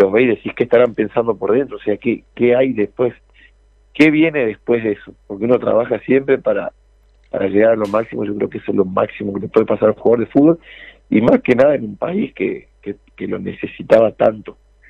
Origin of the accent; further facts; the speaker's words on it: Argentina; como argentinos estamos orgullosos de los dos y nos disfrutamos a los dos